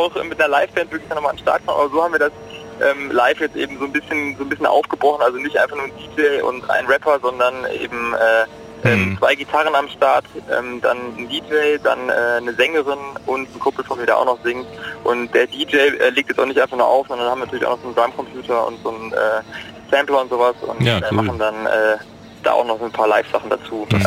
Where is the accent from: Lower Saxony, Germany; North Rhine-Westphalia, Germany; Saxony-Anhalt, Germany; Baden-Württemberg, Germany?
North Rhine-Westphalia, Germany; Siegen; also ich habe meine Kindheit so in Siegen verbracht